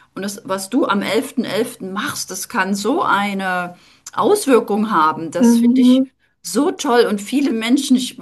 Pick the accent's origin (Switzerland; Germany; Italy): Germany; East Germany; ich bin ja in der DDR aufgewachsen